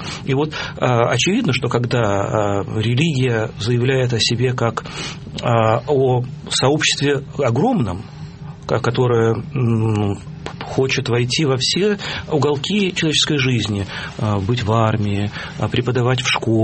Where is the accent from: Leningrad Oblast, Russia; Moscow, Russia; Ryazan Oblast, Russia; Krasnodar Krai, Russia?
Moscow, Russia; потому что я родился и прожил в Перово